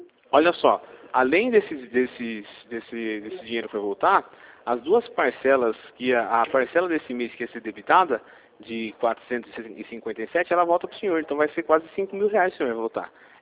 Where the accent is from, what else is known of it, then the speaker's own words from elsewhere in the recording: Campinas, São Paulo, Brazil; eu sou daqui de Campinas.